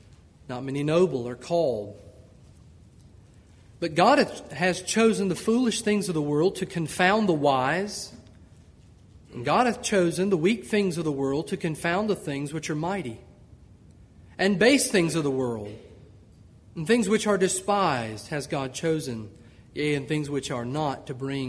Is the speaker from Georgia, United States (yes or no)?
yes; Georgia, United States; I am from Georgia, and if you were from Georgia, you would not think I have an accent, but Brother Dekema told me that I do have an accent